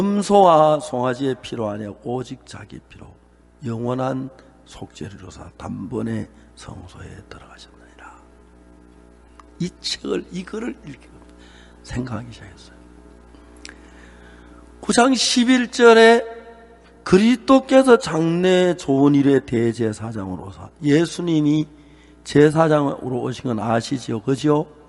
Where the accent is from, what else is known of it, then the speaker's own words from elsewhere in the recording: Seonsan, North Gyeongsang, South Korea; 저는 경북 선산촌에서 자라서 아 이걸 대구 시내 같은 데 목사님은 다 알 거라고